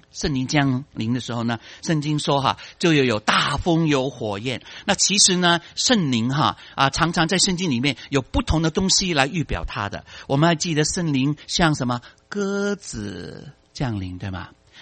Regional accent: Fuzhou, Fujian, China; first language Cantonese; 好比说我们都是说中国话的，但是我的母语是广东话，这个是有别于普通话。我的家乡是说福州话，有别于南海的福建厦门话

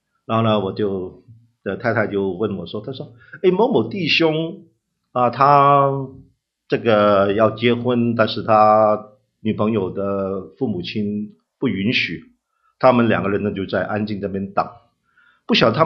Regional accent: Hong Kong; now in United States; 我是在香港长大的啊，所以我是地道的广东人

